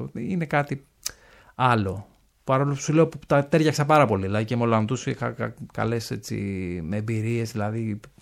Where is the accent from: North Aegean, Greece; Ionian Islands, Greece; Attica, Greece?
Attica, Greece; Salamina; also born or lived in Meliki; Εγώ με την αδερφή μου είμαστε δίδυμοι, γεννηθήκαμε στη Μελίκη, στη Βέρεια. Και μετά πρώτη δημοτικού πλέον γυρίσαμε στον τόπο της μητέρας μου, στη Σαλαμίνα.